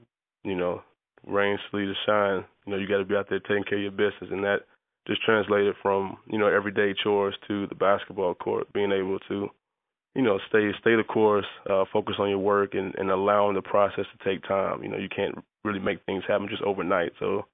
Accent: Alabama, United States; I grew up in Alabama. You know, the SEC is all they kind of push through the airways there.

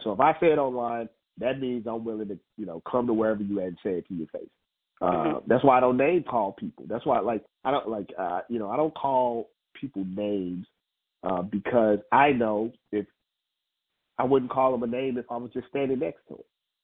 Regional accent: St. Louis, Missouri, United States; I'm very much, you know, I'm from St. Louis. People do stuff like that.

